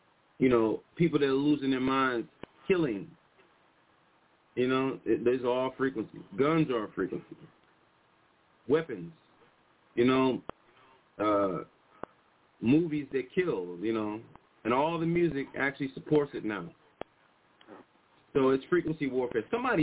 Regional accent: Fairfax, Virginia, United States; we had microwaves built into our house. I grew up in Fairfax.

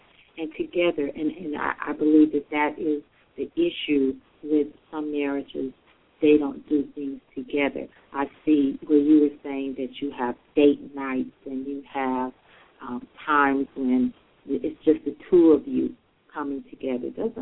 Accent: Chicago, Illinois, United States; I'm originally from Chicago, and he allows me to go home and visit family

